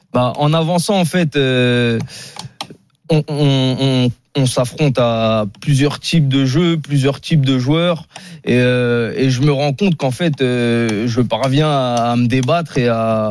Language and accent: French; Paris, Île-de-France, France; En fait, j'ai de la famille, moi, sur Paris, je suis anciennement de Paris.